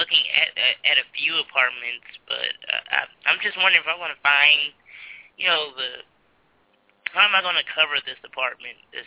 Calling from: California, United States; I'm calling from California.

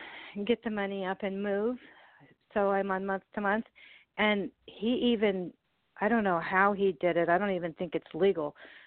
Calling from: California, United States; In California.

